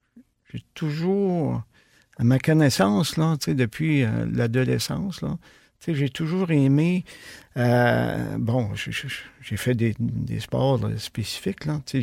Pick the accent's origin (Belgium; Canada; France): Canada; Saint-François-de-Pabos, Quebec; now in Gaspé, Canada; Bon, 64 ans. Moi, je viens de Saint-François-de-Pabot, un village d'à peu près à 5 kilomètres à peu près d'ici. Puis, oui. Je suis ici à Gaspé depuis 35 ans.